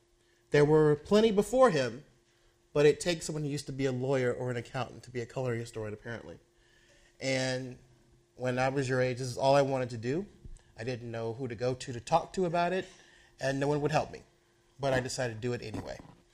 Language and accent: English; United States; As an American Jew, there's no who for that, Mishagoyim.